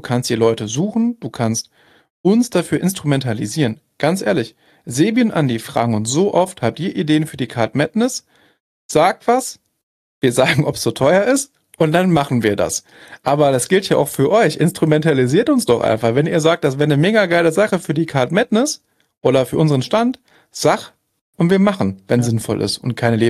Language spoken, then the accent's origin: German; Düsseldorf, North Rhine-Westphalia, Germany; Ich komme aus Düsseldorf.